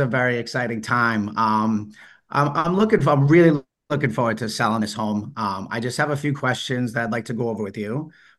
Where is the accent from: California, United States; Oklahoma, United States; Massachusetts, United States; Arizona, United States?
Massachusetts, United States; Watertown; You wouldn't imagine this, but I actually am from Boston, Massachusetts.